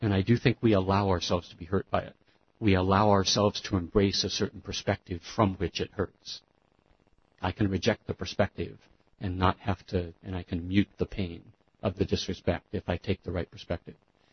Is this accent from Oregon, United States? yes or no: no; Staten Island, New York, United States; I grew up in Staten, and my grandparents lived about a block away from the Catholic Church.